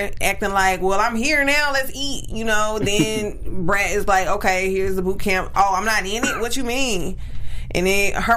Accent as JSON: {"language": "English", "region": "the South", "country": "United States", "said": "I'm from the South."}